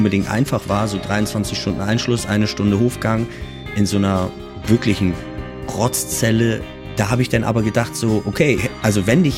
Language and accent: German; Hamburg, Germany; ich bin behütet aufgewachsen so in der Kindheit. Wir hatten ein gemütliches Häuschen mit Garten am Rand von Hamburg.